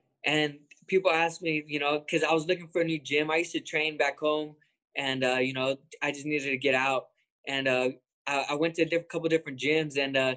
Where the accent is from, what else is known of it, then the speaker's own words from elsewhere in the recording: Lemoore, California, United States; I'm from Lemoore, California.